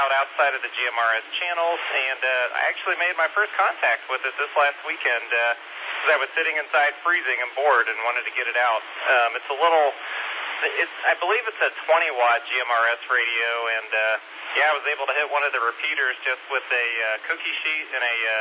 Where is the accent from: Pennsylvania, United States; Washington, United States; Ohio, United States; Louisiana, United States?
Ohio, United States; I'm originally from Ohio, and I'm definitely looking forward to, you know, Hamvention as well.